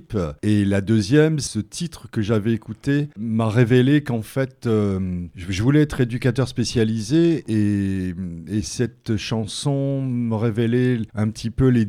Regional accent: Grand Est, France; now in Saint-Faust, France; Non, je suis lorrain d'origine, oui. De la Moselle, proche de l'Alsace.

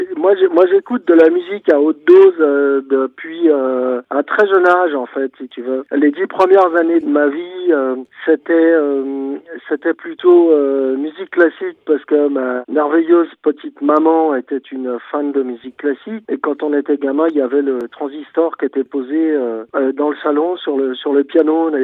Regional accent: Champigny-sur-Marne, Île-de-France, France; Moi, je suis de Champigny-sur-Marne, banlieue sud-est, vraiment collée à Paris, tu vois.

